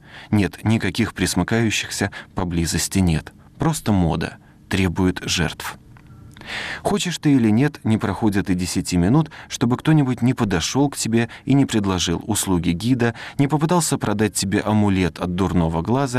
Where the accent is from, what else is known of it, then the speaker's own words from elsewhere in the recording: Russia; Сообщение, что я из России, вызывает удивление.